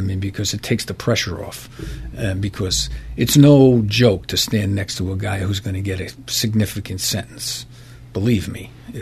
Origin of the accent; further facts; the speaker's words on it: Bronx, New York, United States; I grew up in the Throgs Neck section of the Bronx.